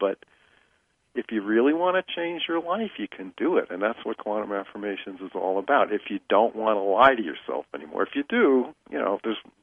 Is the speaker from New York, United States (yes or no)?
yes; Brooklyn, New York, United States; I grew up in Brooklyn, speaking of the East Coast